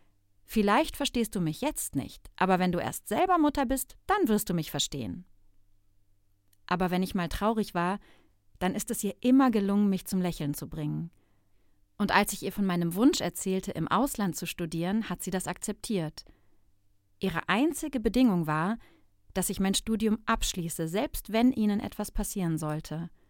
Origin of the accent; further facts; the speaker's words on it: Ankara, Turkey; Ich komme aus der Türkei, aus einer kleinen Stadt in der Nähe von Ankara. Ich bin 32 Jahre alt